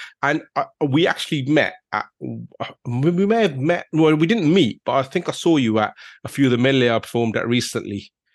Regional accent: Handsworth, United Kingdom; I was brought up in Handsworth, so a bit different.

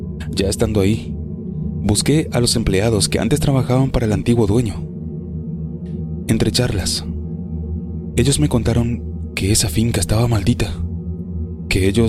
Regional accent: Matagalpa, Nicaragua; tengo 23 años de edad, soy de Nicaragua, del departamento de Matagalpa.

